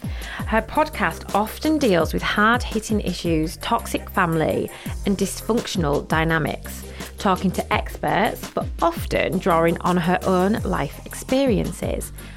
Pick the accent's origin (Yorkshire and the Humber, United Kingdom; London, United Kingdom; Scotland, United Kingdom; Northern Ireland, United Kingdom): Yorkshire and the Humber, United Kingdom; It's really weird because Cooper's actually with my mum and dad at the moment in Yorkshire.